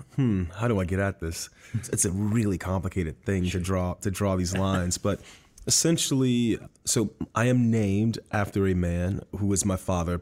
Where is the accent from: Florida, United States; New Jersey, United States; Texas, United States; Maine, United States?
Florida, United States; Miami; I was born and raised in Miami, Florida, which is very clear from Moonlight, I guess.